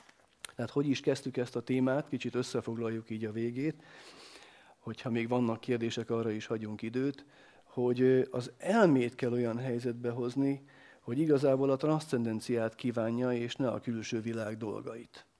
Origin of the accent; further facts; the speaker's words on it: Szeged, Csongrád-Csanád, Hungary; Szegedi vagyok, nem tudom, ki ismeri Szegedet